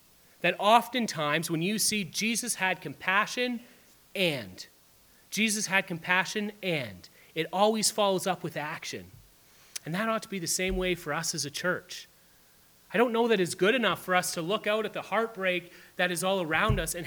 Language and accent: English; Sault Ste. Marie, Ontario, Canada; I'm from Sault Ste. Marie, but I'm sure it's not much different here in Sudbury.